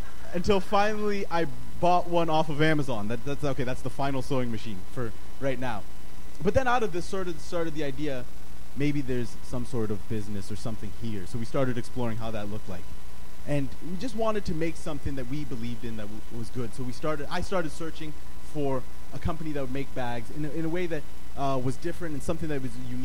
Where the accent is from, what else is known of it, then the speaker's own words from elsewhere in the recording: Kenya; born there; moved away; So in 1987, I was born in Kenya.